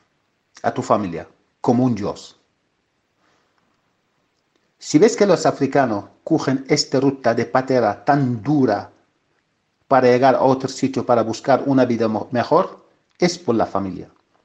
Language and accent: Spanish; Mauritania; Spanish is a second language; soy de Mauritania.